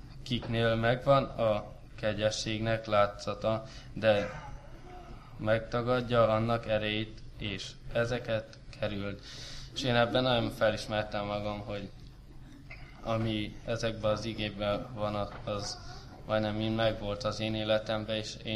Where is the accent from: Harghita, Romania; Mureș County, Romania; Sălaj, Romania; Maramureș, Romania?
Sălaj, Romania; Zalău; a Zilai Baptista gyülekezetből jöttem el ide, ott lakunk már, ott nőttem fel a gyülekezetbe